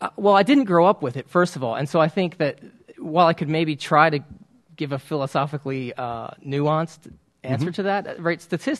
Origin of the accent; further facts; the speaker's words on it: Baltimore, Maryland, United States; born there; I was born around Baltimore, but I did grow up essentially in a rural area, and most of my friends hunted.